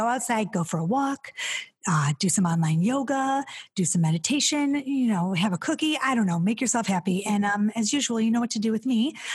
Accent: Detroit, Michigan, United States; So I was born and raised in Detroit.

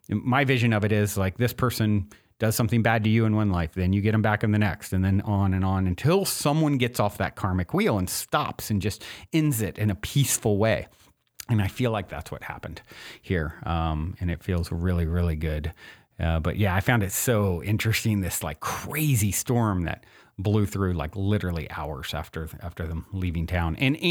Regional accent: Virginia, United States; now in California, United States; I grew up in Virginia where I miss thunderstorms every afternoon in the summer

